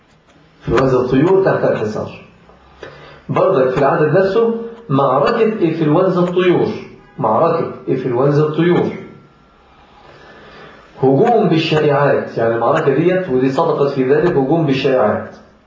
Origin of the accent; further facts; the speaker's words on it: Egypt; عندنا في مصر